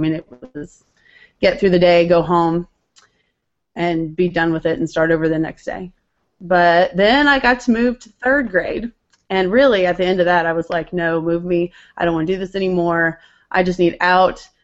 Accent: New Mexico, United States; Well, I grew up in New Mexico, and my mom was a teacher forever when I was little.

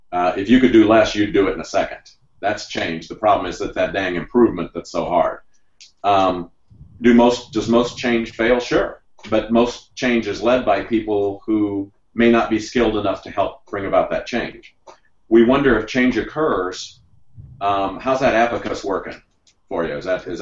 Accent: Missouri, United States; I come from Missouri, where a state where Washington has an R.

